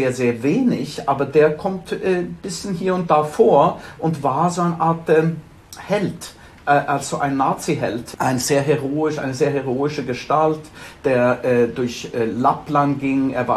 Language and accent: German; Sweden; German is a second language; als Schwede in Deutschland, als wäre es sehr weit weg